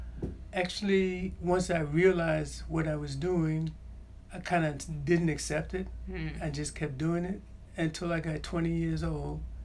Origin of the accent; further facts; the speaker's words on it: Queens, New York, United States; moved away; also born or lived in Bronx / Jersey City; I was born in the Bronx. I was raised in Queens, in Jamaica, Queens.